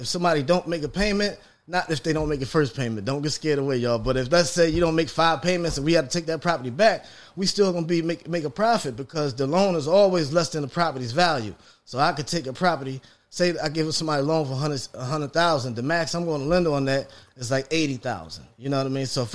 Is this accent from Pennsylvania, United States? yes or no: yes; Philadelphia, Pennsylvania, United States; I'm from North Philadelphia, right here. I grew up the street. My grandfather used to sell fruits and vegetables on this block.